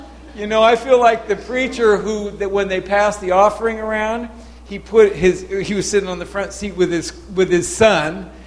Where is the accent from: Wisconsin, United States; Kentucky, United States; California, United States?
California, United States; Mill Valley; also born or lived in Fresno; So, yes, I was raised in Mill Valley, born in Fresno, but raised in Mill Valley.